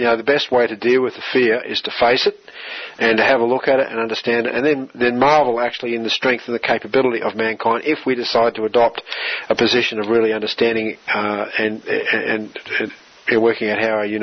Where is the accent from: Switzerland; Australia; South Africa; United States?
Australia; we're an Australian political party.